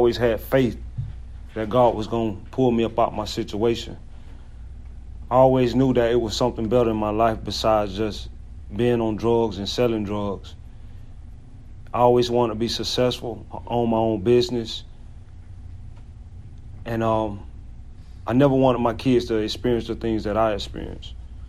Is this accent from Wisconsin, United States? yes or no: no; Georgia, United States; I'm from Georgia.